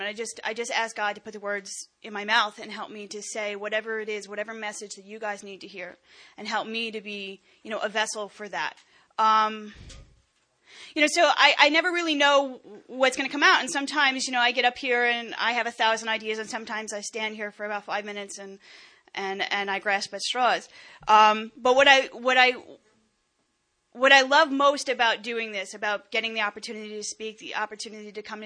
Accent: Bloomfield, New Jersey, United States; I'm one of 5 children. I grew up in Bloomfield, New Jersey. My parents are wonderful people.

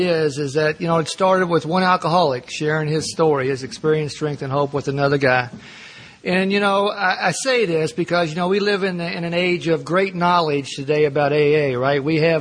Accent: Kentucky, United States; Now, I'm an Irish Catholic from Kentucky, all right? Grew up the oldest of seven kids.

